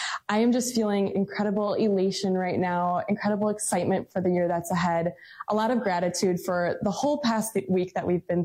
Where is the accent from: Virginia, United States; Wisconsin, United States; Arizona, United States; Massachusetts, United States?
Wisconsin, United States; Poynette; I grew up in Poinette, Wisconsin, and I was very involved in 4-H and FFA as I was growing up.